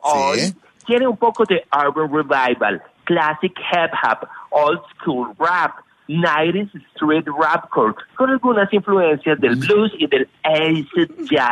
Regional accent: Manizales, Caldas, Colombia; born there; nací en President with a bullet in the head, es decir, en Kennedy. Un barrio de acá de... un barrio de acá de Manizales.

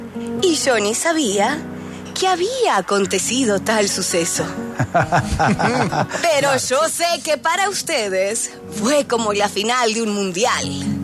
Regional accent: Argentina; moved away; Son 29 años y, bueno, siendo yo argentina

